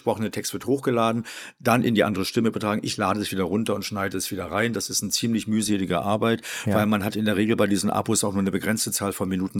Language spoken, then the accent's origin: German; Schwerin, Mecklenburg-Vorpommern, Germany; also born or lived in Ballroda; geboren bin ich 1957 bei Torgau in Ballroda, einem kleinen Dorf an der Elbe. Bin dann durch verschiedene Umzüge, mein Vater war bei der Armee und bei der Polizei, da ist er viel versetzt worden, irgendwann in Schwerin gelandet, da aufgewachsen.